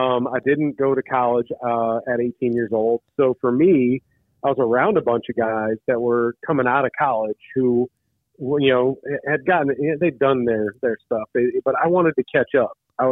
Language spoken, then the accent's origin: English; Illinois, United States; So I grew up in Illinois. I could come home and watch the pregame and watch the game while I was doing my homework.